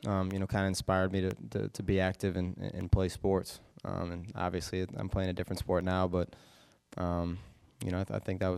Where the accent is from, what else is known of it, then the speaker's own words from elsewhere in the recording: Chicago, Illinois, United States; But you know, I was from Chicago, so I think growing up, watching Michael Jordan